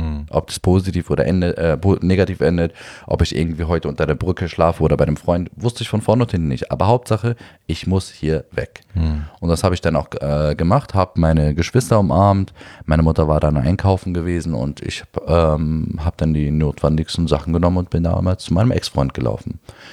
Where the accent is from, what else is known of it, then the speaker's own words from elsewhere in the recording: Berlin, Germany; Neukölln, wo ich aufgewachsen bin